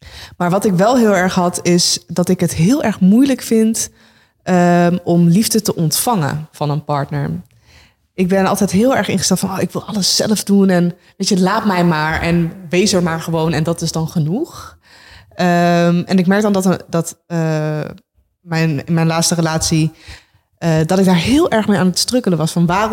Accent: Gelderland, Netherlands; Ik kom uit de Achterhoek. Best wel, mijn ouders zijn hele nuchtere, down-to-earth mensen. Ik heb Filipijnse roots

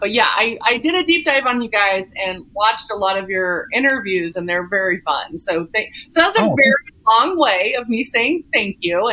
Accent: Kansas, United States; also born or lived in Colorado; So I was a farm kid. I was raised in Kansas, born and raised. The second part of my youth, junior high, well, let's just say high school, college was Colorado, but Kansas, I was in a very rural area.

